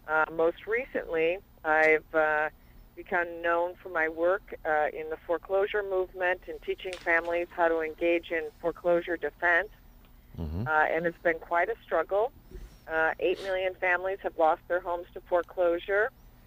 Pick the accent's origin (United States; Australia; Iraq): United States; Minneapolis, Minnesota; I'm very happy to be here in my hometown. I'm actually now in Northfield.